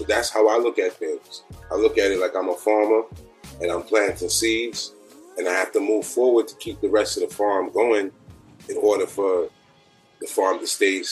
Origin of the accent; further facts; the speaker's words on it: New York City, New York, United States; Growing up in New York City is a melting pot for all of that.